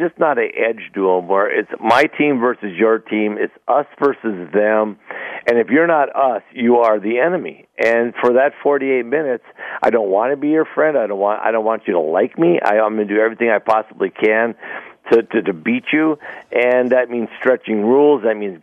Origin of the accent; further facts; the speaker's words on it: Hibbing, Minnesota, United States; I was from Hibbing, Minnesota.